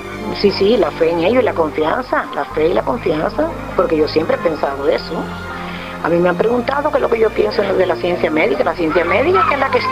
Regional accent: Cuba; porque vivo con un orgullo de ser cubana, que yo mi Cuba no lo dejo ni de visita en ningún país del mundo. Soy cubana legítima al 100%.

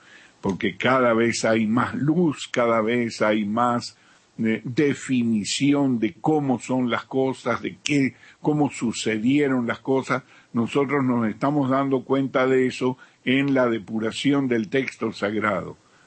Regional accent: Mar del Plata, Buenos Aires Province, Argentina; que es del mismo pueblo donde yo me crié, en Mar del Plata, de la misma ciudad

